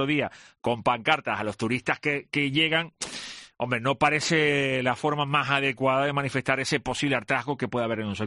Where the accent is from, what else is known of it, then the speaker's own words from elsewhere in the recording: Canary Islands, Spain; yo como canario